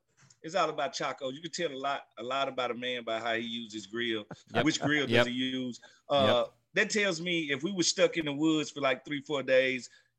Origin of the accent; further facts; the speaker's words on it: Mississippi, United States; man, I'm from Mississippi. They eat rabbit in Mississippi.